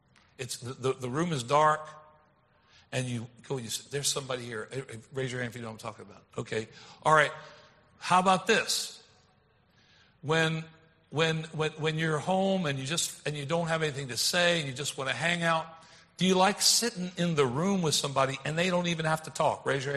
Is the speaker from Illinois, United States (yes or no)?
no; Baltimore, Maryland, United States; So I grew up in Baltimore, so sometimes I say either of them, but I'm going to say y'all today.